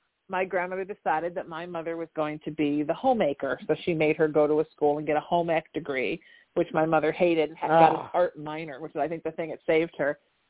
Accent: Kentucky, United States; I'm from Kentucky, right?

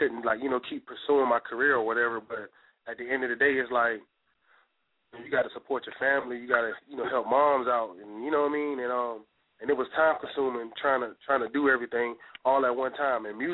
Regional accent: Carolina, United States; I'm from the Carolina, of course, but it's just, you know, we all different in our own ways. And I just want to let them know all about where we come from and how we do.

